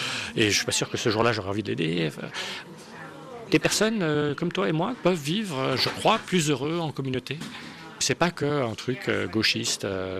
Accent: Brussels, Brussels-Capital Region, Belgium; On vient de Bruxelles.

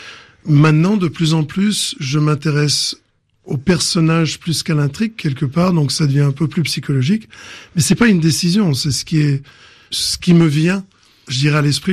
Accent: Romandie, Switzerland; donc de Romandie, où j'ai grandi en Suisse.

